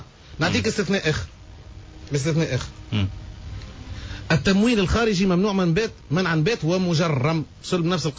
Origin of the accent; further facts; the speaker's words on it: Tunisia; now in Libya; وعنا نحن 50,000 تونسي في ليبيا ما يسالش عنا